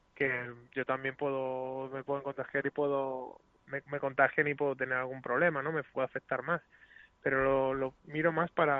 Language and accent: Spanish; Aranjuez, Community of Madrid, Spain; De momento los ribereños de allí en mi pueblo pues no están confinados